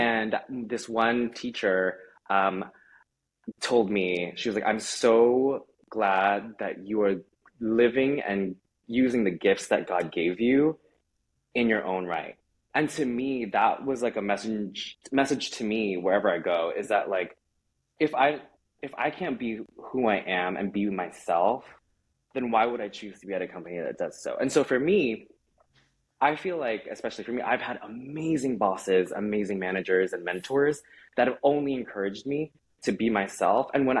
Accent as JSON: {"language": "English", "country": "Philippines", "said": "Like me being Filipino, me being able to speak another language, no less, is actually a superpower."}